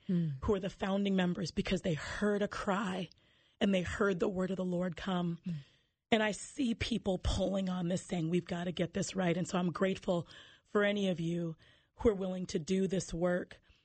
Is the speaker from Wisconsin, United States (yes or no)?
no; Minnesota, United States; And also growing up in the Rondo neighborhood, it was, has always been relatively diverse.